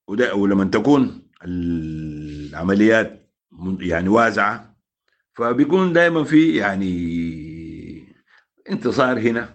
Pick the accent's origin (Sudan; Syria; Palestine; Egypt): Sudan; هنا عندنا في السودان اذا كان قوات الدعم السريع او الجيش فشلوا فيها فشل سريع